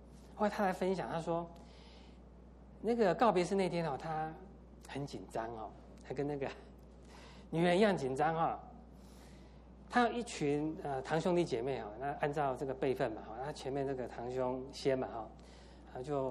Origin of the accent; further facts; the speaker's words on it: Taiwan; 我在十几年前曾有两年在台湾工作，我在台湾的新竹，那我虽然在台湾出生长大，我从来没有在新竹住过哈。